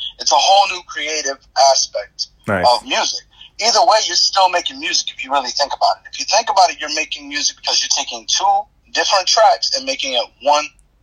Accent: Orlando, Florida, United States; also born or lived in Miami; now in Scranton, United States; Originally, I'm from Miami, but I was raised in Orlando. I'm calling out here from Scranton, Pennsylvania right now. Okay. Hence my name … You know, Miami and Orlando put together, I consider two cities my home.

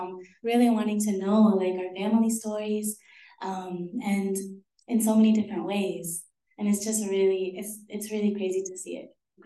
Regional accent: Trinidad & Tobago; now in Pittsburgh, United States; growing up as a Trinidadian, I did not see a lot of queer culture represented

